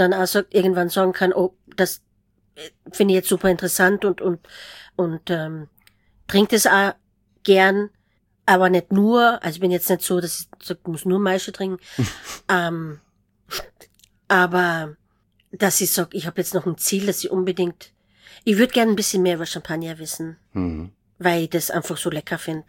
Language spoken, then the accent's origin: German; Austria; ich natürlich, ne, so als Österreicherin, blaufränkisch zweigelt, das waren meine Geschmacksbilder.